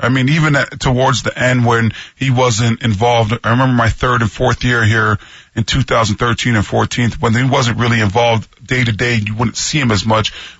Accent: Toronto, Ontario, Canada; growing up in Toronto, Canada

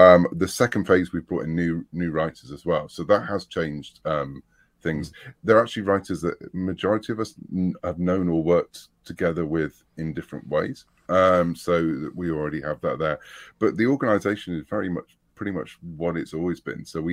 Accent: United Kingdom; I was brought up on Doctor Who in the UK, and that was when Doctor Who was the 25-minute show on Saturday afternoon

